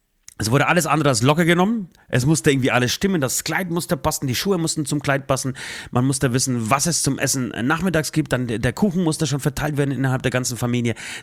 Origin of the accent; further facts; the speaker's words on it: Poland; ich komme aus Polen, aus einem streng katholischen Land und auch aus einer, zumindest zum einen Teil, streng katholischen Familie